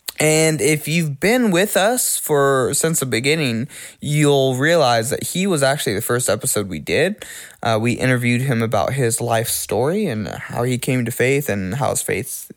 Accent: Oklahoma, United States; also born or lived in Seattle area; I'm originally from the Seattle area, so I was going to. But I grew up in Oklahoma, so I was going to visit some family in the Northwest.

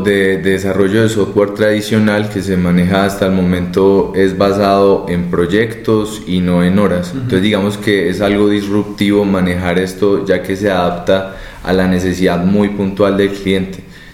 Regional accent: Cartago, Valle del Cauca, Colombia; Empezamos principalmente en Pereira, donde nosotros somos, realmente somos de Cartago, cerca de Pereira

